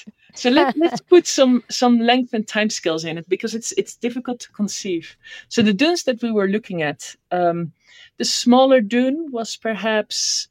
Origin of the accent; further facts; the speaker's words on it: Netherlands; English is a second language; So I grew up in the Netherlands.